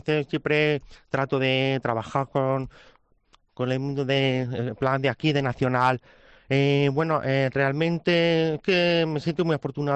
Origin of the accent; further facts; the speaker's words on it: Castile, Spain; ya sabemos que yo vengo de las tierras de Castilla, Anchas Castilla, por supuesto.